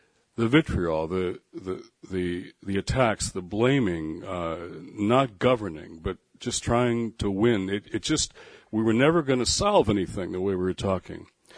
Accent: Detroit, Michigan, United States; So I was coaching the team, Tigers, my hometown, Detroit.

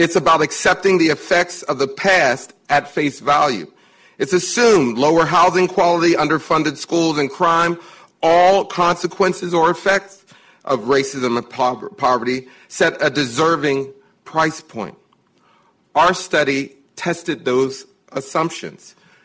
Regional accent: Wilkinsburg, Pennsylvania, United States; I've had the opportunity to go back to my hometown in Wilkinsburg, Pennsylvania. It's surrounded by the city of Pittsburgh.

